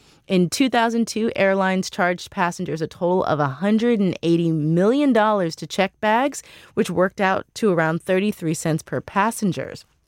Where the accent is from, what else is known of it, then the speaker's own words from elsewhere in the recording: St. Louis, Missouri, United States; I'm from St. Louis, and Southwest has a big hub there, and so I end up flying back and forth.